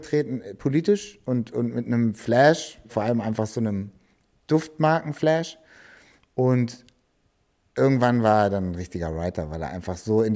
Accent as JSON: {"language": "German", "region": "Hamburg", "country": "Germany", "said": "gerade in Eppendorf, wo ich herkomme, Eimsbüttel, da war alles voll."}